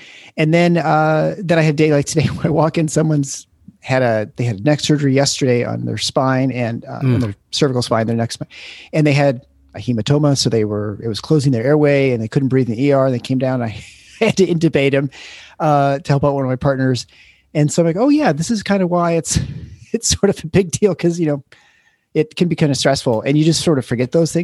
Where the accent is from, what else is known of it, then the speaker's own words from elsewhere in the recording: Lansing, Michigan, United States; also born or lived in Iowa City; now in Grand Rapids, United States; So I was in Iowa City for 8 years and then wanted to get back to Michigan. I grew up in Lansing area, and then settled in West Michigan, Grand Rapids area.